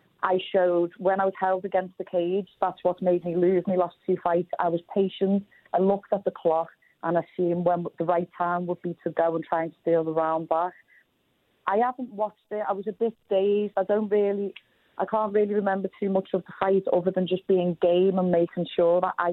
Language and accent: English; Liverpool, North West England, United Kingdom; trying to be like poor Liverpool, poor us, but we've just learned to get on with it.